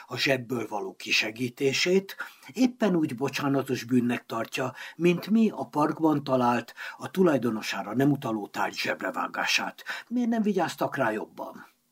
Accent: Hungary; szüleimben is felmerült az ország elhagyásának a gondolata. Végül Magyarországon maradtak, és én ott nőttem fel

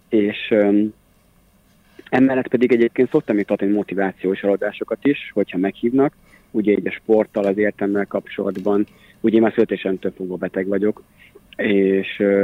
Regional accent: Hajdúböszörmény, Hajdú-Bihar, Hungary; azt én annól azért találtam meg, mert Hajdúböszöményből származom.

